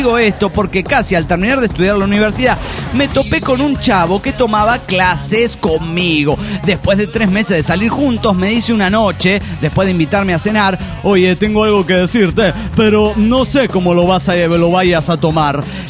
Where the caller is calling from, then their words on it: Cancún, Quintana Roo, Mexico; de Cancún, Quintro Roo.